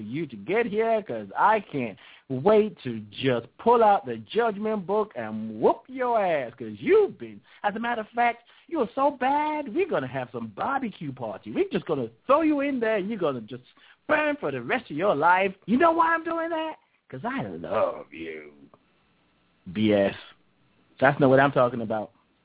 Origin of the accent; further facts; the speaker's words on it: England, United Kingdom; born there; When I was born in England